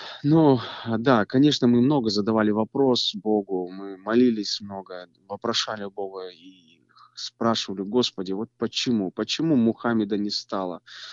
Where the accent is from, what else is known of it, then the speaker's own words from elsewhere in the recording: Moldova; так как мы с родом с Молдавии